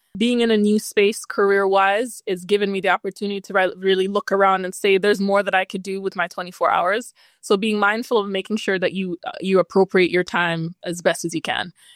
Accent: Jamaica; I'm Jamaican, so I was born in Jamaica. I lived there two separate times in my life, in my earlier years, the first couple of years of my life, and then I moved back in my early 20s.

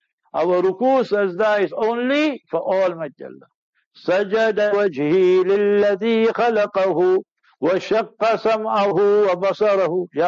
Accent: Heidelberg, Gauteng, South Africa; I'm from Heidelberg, born in Heidelberg.

